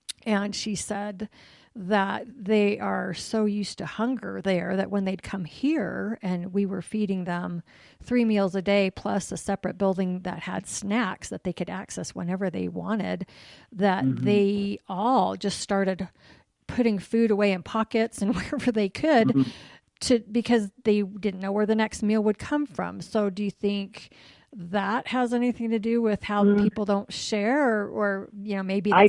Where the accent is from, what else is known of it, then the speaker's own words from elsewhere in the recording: United States; appreciate what I have and the blessings I've experienced here being an American.